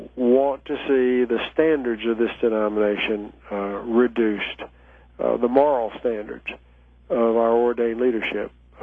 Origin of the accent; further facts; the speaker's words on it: Southern United States, United States; you probably can tell from my voice that I'm a Southerner